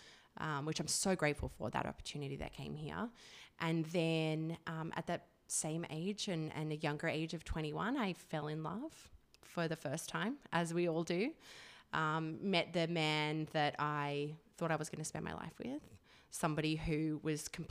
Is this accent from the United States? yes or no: no; Australia; moved away as an adult; also born or lived in United Kingdom; And so I moved from Australia to the UK.